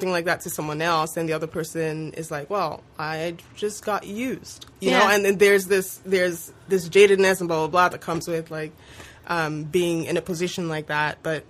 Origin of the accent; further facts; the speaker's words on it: Nigeria; now in Canada; I am an immigrant. I am a Nigerian immigrant to Canada. And even though I'm an immigrant, I deserve to be here just as everybody else does.